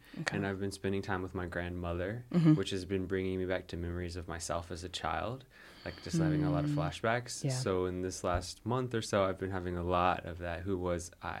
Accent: Georgia, United States; I grew up in Georgia, so not so far away.

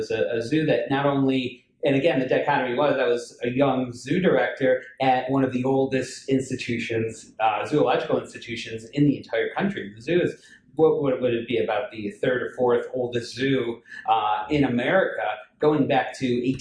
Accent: Buffalo, New York, United States; I grew up not far from Binghamton. I grew up in Western New York in the Buffalo area.

